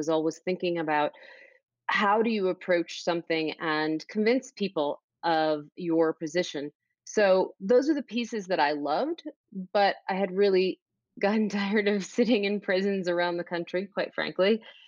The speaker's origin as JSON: {"language": "English", "town": "Chicago", "region": "Illinois", "country": "United States", "said": "I was in Chicago from Chicago, living there at the time"}